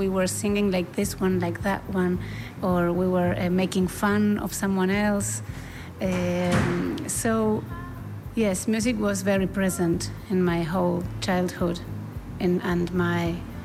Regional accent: Argentina; English is a second language; as you just said, and I am a musician from Argentina.

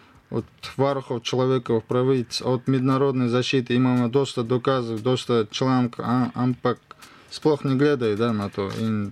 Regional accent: Kazakhstan; Slovenian is a second language; moved away as an adult; now in Slovenia; mi smo prišli iz Republike Kazahstan. 3 leta nazaj vprašali smo zaščitu v Republiki Slovenije.

